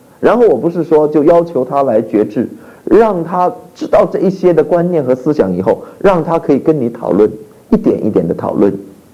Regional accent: China; 特别对我们中国人而言，这不是我们的背景，我们完全没有这样的背景

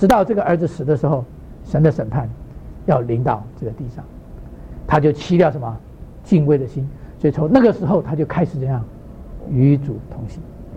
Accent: Taiwan; 我是从台湾出生长大，在台湾呢，很多人呢

